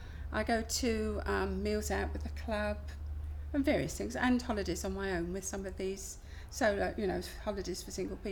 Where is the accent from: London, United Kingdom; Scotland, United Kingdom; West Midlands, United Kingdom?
London, United Kingdom; Barnet; I'm 71 years old, and I come from Barnet, which is North London.